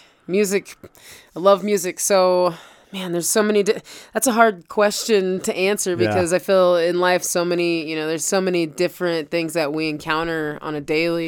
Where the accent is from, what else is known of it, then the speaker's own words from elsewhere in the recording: Loveland, Colorado, United States; I am from Loveland, Colorado.